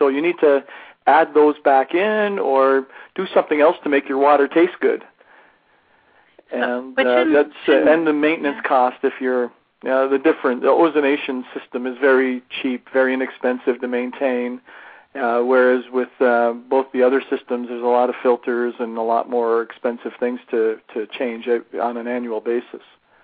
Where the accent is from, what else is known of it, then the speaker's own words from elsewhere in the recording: Canada; you can tell I'm Canadian maybe by the way I said process there